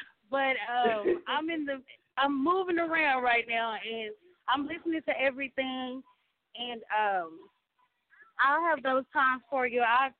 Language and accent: English; Dayton, Ohio, United States; now in Cincinnati, United States; Well, I am from Dayton, Ohio, a little town in Dayton. I actually moved to Cincinnati in 2006, I believe.